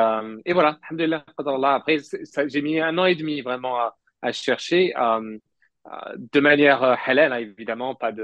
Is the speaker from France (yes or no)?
yes; France; Ça, je pense que c'est ce qui me manquait moi à l'époque quand j'ai grandi en France.